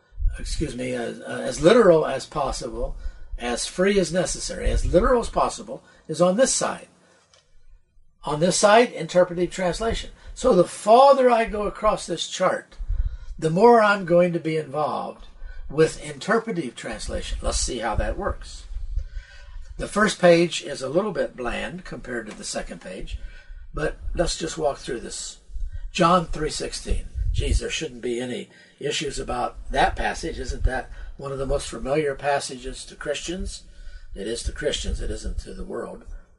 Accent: Indiana, United States; born there; moved away as an adult; also born or lived in Norfolk, Virginia / the South; Now, I was born in Indiana, in the U.S., Indiana, state of Indiana. I went into the Navy in the 60s out of Norfolk, Virginia, and I spent a lot of my time in the South.

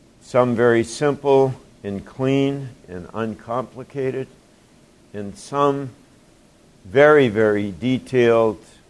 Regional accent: Boston, Massachusetts, United States; I grew up in the Boston area.

